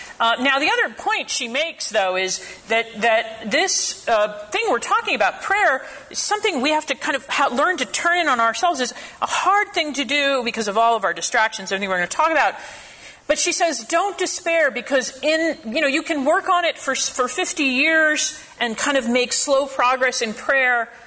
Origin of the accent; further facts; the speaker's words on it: New England, United States; I grew up in New England